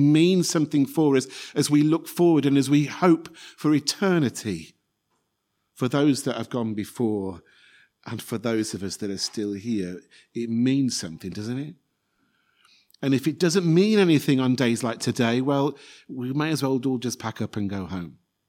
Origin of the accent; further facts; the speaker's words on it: Salford, North West England, United Kingdom; born there; I was born in Salford, in Greater Manchester. It's regarded as one of the poorest parts of the country.